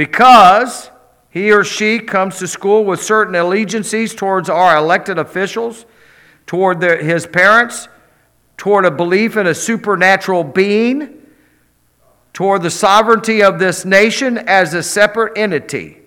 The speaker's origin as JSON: {"language": "English", "region": "Missouri", "country": "United States", "said": "it's from Kansas and I'm from Missouri. If it was from Missouri, I wouldn't read it at all."}